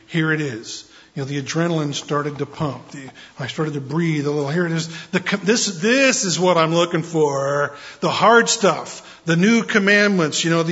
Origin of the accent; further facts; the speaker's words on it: United States; I mean, I'm an American.